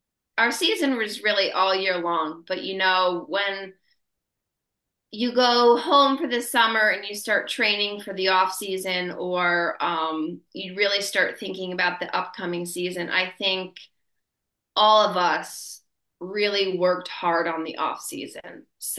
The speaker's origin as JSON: {"language": "English", "town": "Grand Gorge", "region": "New York", "country": "United States", "tie": "born or raised there", "said": "As you know, I came from Stanford, a K-12 school, very small. Grew up in an even smaller town, Grand Gorge"}